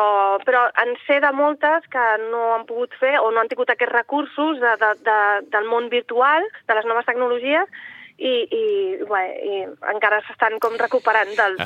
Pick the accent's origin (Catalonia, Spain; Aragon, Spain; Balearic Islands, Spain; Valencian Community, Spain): Catalonia, Spain; jo era nouvinguda aquí, jo sóc del Baix Llobregat uh-huh. i vaig venir a viure aquí per motius de feina